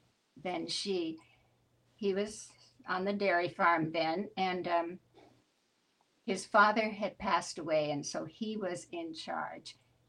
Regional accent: Alberton, Prince Edward Island, Canada; I was born in Alberton, Prince Edward Island, Canada, and born in 1938, April 29th, on a dairy farm.

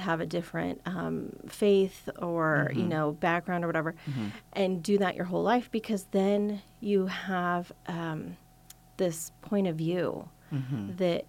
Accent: Yorba Linda, California, United States; I grew up in Yorba Linda

